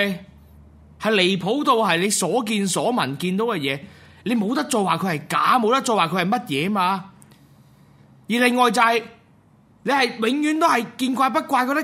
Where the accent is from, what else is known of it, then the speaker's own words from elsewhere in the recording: Hong Kong; 我曾经觉得自己一个中国人，我好捻自豪啊